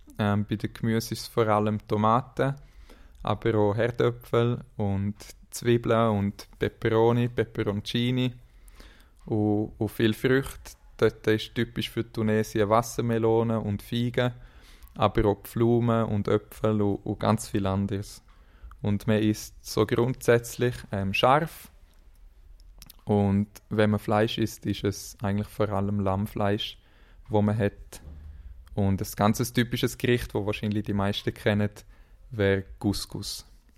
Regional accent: Grabs, St. Gallen, Switzerland; Ich bin in der Schweiz geboren und auch aufgewachsen, und zwar in der Ostschweiz, in Grabs und Buchsnacher aufgewachsen, das ist im Rheintal.

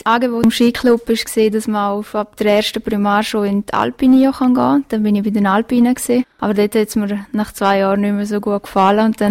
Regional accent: Graubünden, Switzerland; Und dazu noch Engadinerin oder Bündnerin zu sehen, das ist sicher nochmal speziell.

